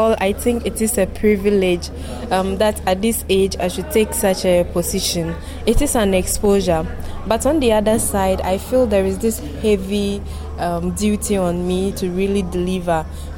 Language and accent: English; Upper West, Ghana; I come from the Upper West region of Ghana